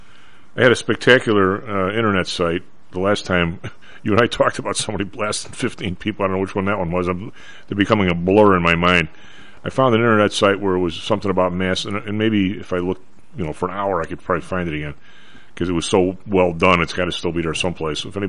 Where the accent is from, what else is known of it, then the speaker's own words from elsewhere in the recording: Evergreen Park, Illinois, United States; Well, in the suburbs like where I grew up in Evergreen Park, there was no place in Evergreen Park that was more than 2 minutes from the police station because it wasn't a big suburb.